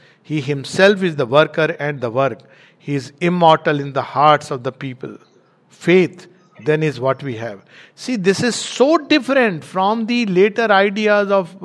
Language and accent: English; India; So it's not an egoistic nationalism that I am an Indian, I'll naturally think of India.